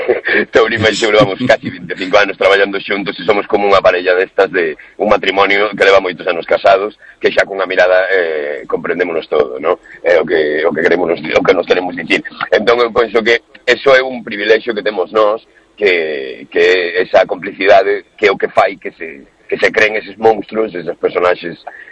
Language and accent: Galician; A Coruña, Galicia, Spain; eu porque son da Coruña terei que ser de algún